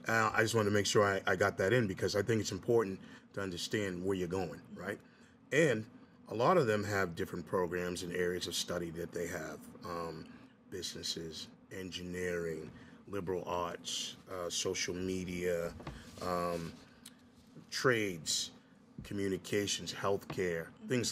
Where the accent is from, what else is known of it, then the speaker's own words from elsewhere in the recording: South Weymouth, Massachusetts, United States; I grew up in South Weymouth, so I had, you know, all teachers that weren't of color.